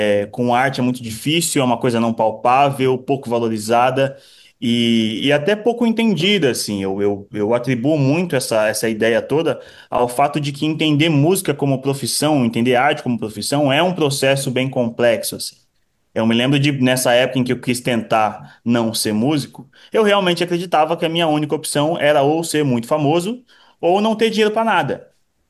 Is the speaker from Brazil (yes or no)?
yes; Osasco, São Paulo, Brazil; Não, na verdade eu sou de Osasco, São Paulo.